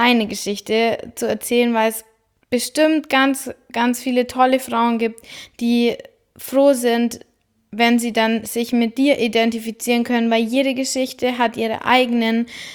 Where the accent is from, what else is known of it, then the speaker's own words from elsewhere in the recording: Bavaria, Germany; vor allem für mich als Bayerin ist es da oben echt ungewöhnlich.